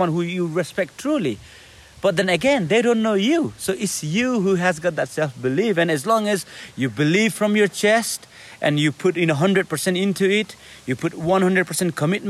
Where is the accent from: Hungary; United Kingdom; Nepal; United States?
Nepal; obviously me, as you know, as you can see, you know, I'm from Nepal